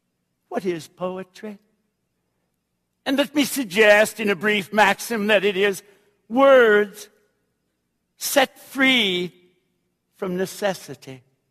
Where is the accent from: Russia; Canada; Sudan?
Canada; I'm a Canadian.